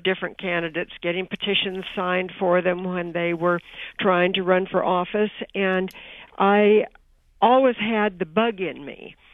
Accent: Carmel, California, United States; But we were country kids and had a wonderful life growing up in Carmel.

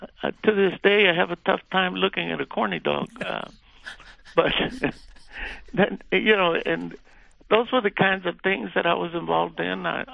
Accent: Dallas, Texas, United States; born there; And they married and eventually moved to Dallas. I was born in Dallas, Texas. I was the second child born at the hospital.

